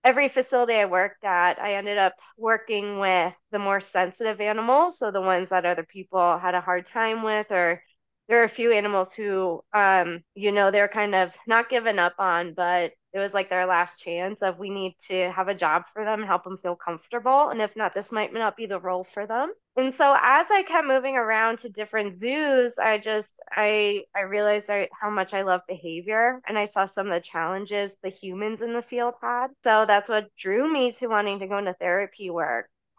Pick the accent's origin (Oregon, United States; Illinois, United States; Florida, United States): Florida, United States; And so I grew up in Florida.